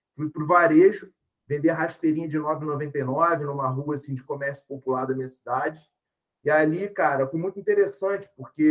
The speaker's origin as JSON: {"language": "Portuguese", "town": "Volta Redonda", "region": "Rio de Janeiro", "country": "Brazil", "tie": "born or raised there", "said": "A minha cidade era uma cidade metalúrgica, né? Eu venho de Volta Redonda, interior do Rio de Janeiro."}